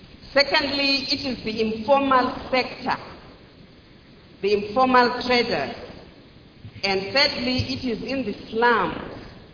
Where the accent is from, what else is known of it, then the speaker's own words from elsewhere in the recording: Zimbabwe; from Zimbabwe. I'm the Minister of Small and Medium Enterprises.